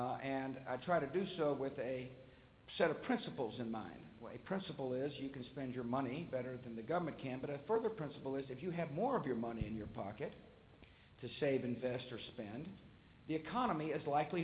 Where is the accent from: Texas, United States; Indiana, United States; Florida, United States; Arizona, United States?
Texas, United States; I did so in my home state of Texas, who is with us today